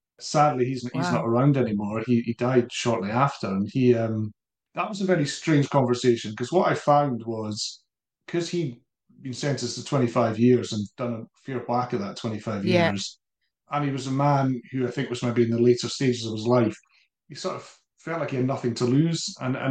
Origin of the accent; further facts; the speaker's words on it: Dundee, Scotland, United Kingdom; For me, you know, when I was growing up in Dundee, Groucho's record store, I'm sure you remember that, Edith.